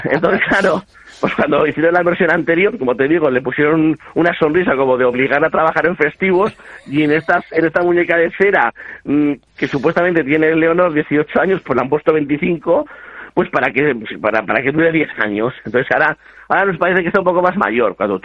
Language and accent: Spanish; Alsasua, Navarre, Spain; yo cuando era pequeño tenía pavor, porque en el tren chuchú, en el de mi pueblo, en el Alsasu